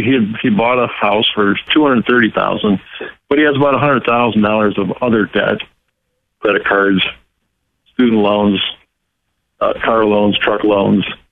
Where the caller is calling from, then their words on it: Detroit, Michigan, United States; I'm calling from Detroit.